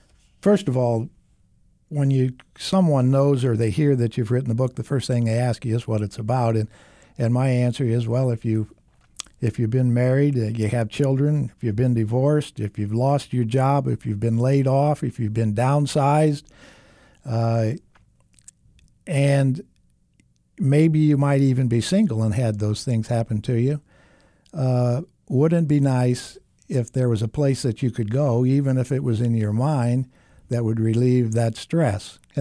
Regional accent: Ohio, United States; Well, I was raised in the country in northwestern Ohio

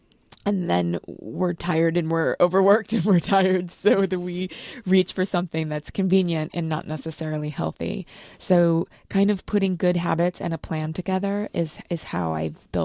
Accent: Minnesota, United States; I grew up in Minnesota, and I didn't always have the best family food culture.

